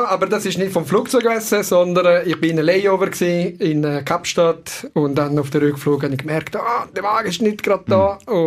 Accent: Ticino, Switzerland; Und vielleicht gehört ja vom Dialekt. Ich bin nicht gebürtiger Deutschschweizer, sondern Ticino. Genau. Und wohne jetzt da seit 10 Jahren in der Deutschschweiz

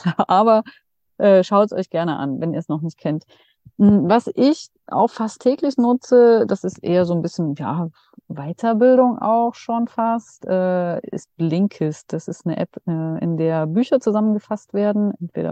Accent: Dresden, Saxony, Germany; Ich bin jetzt gerade noch in Dresden und bin dann aber wieder unterwegs, also in Dresden, weil das hier meine Heimat ist.

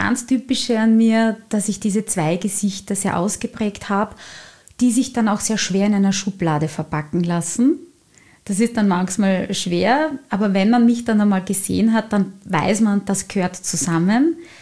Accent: Styria, Austria; accent: South Styrian; zurückgekehrt bin von meinem letzten Engagement in meine Heimat, in die Südsteiermark.

